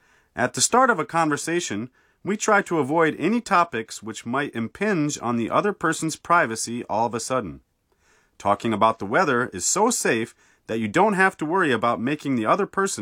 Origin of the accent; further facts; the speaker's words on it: South Dakota, United States; now in Kawagoe, Japan; I'm an American from the state of South Dakota. Now, I am a high school English teacher living in Kawagoe City.